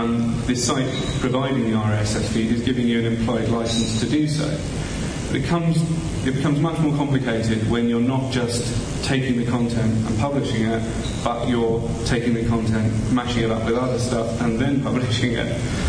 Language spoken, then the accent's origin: English; England, United Kingdom; because I'm an English lawyer.